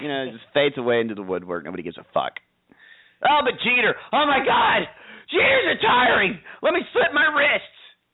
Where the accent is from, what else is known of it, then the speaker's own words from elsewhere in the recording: Chicago, Illinois, United States; Well, I'm from Chicago.